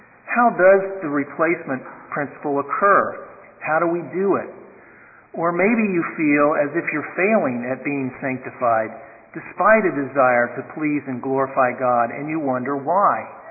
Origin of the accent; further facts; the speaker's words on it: New York, United States; When I was growing up in Long Island, I was given as one of my chores the daily responsibility of sweeping the kitchen floor after supper.